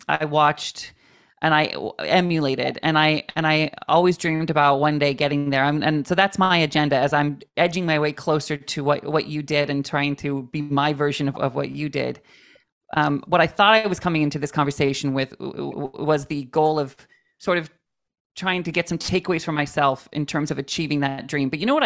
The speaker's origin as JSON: {"language": "English", "region": "Washington", "country": "United States", "tie": "born or raised there", "said": "I got to go up to my home state, Washington State, and I did a performance at Clearwater Casino up there."}